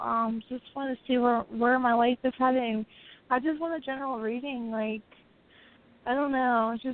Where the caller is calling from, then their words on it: Baltimore, Maryland, United States; I'm calling from Baltimore, Maryland.